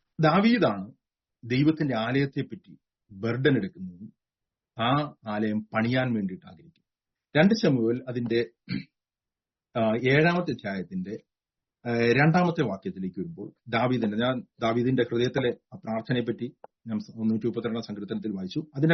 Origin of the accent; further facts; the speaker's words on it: Nilambur, Kerala, India; ഞാൻ ജനിച്ച സ്ഥലത്ത് ഞാൻ താമസിക്കുന്ന സ്ഥലത്ത് നിലമ്പൂർ കൊല്ലഞ്ചേരി എന്ന് പറഞ്ഞ സ്ഥലത്ത്